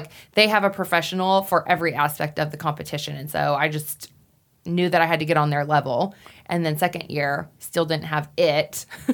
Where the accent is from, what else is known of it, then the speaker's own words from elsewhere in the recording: Wyoming, United States; Is like I grew up going to them. The Miss Wyoming pageant was held in my hometown.